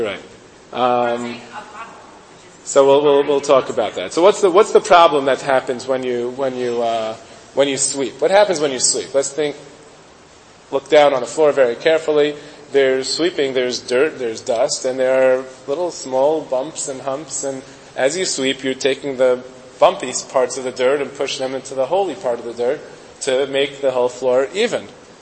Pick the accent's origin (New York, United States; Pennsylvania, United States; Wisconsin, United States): New York, United States; Brooklyn; and I come from Brooklyn, so even our backyards are made out of cement.